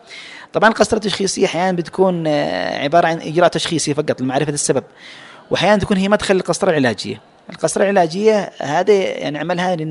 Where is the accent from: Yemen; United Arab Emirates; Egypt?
Yemen; للأسف هذا الشيء كثير عندنا في اليمن